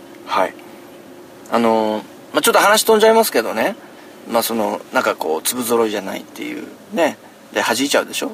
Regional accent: Fukushima, Japan; 私の福島出身は福島ですけど、

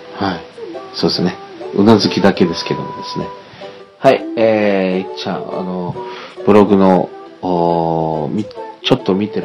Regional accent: Okinawa, Japan; 私の生まれ故郷の生まれ育った町の近くにあるんですよ。そういうね、ちょっとした湖というかね、湖っていうほどのものではないんですけど、首里城っていうところがあってね、そこの近くにね

